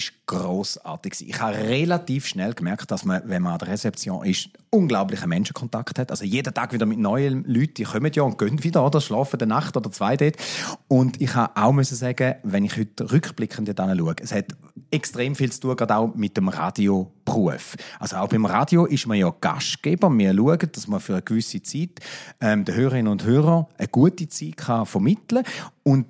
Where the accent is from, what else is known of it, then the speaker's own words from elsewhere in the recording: Weinfelden, Thurgau, Switzerland; in Weinfelden, dort, wo ich auch immer gewohnt habe, wo ich aufgewachsen bin, wo ich nie weggezügelt bin.